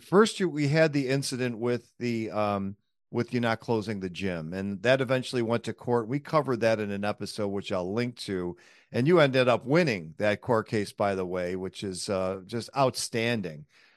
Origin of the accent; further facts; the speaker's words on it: Buffalo, New York, United States; He's from my hometown, Buffalo, New York, Chickawaga Orchard Park. We both grew up here.